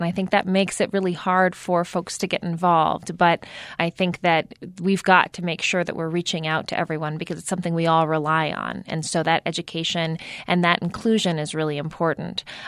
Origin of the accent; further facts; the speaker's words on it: Las Cruces, New Mexico, United States; I grew up in Las Cruces. My dad's family, my grandparents on that side, immigrated from Mexico.